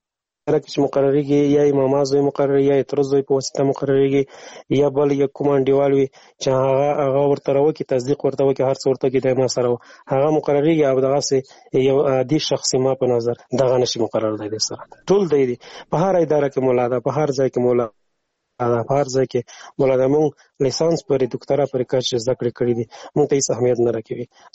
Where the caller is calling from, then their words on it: Afghanistan; افغانستان نه تماس نیول ده